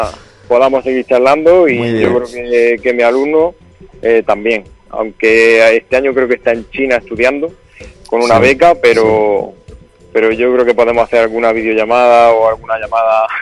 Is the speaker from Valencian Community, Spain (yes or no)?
no; Almería, Andalusia, Spain; que somos de aquí de Almería